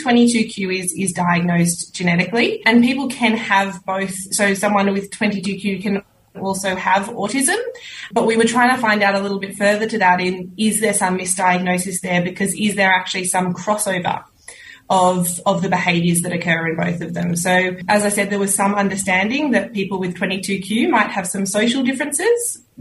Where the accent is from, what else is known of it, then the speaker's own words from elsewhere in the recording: Sydney, New South Wales, Australia; I'm from Sydney. I live in Sydney now and still based here. I've moved away and done a few things in all over places in the world, and I've ended up 5 kilometres from where I grew up.